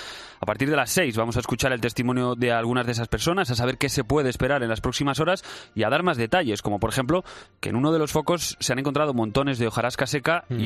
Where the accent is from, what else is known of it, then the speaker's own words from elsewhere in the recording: Valladolid, Castile and León, Spain; born there; yo nací en Valladolid, que es un sitio que tiene mucha tradición de beber.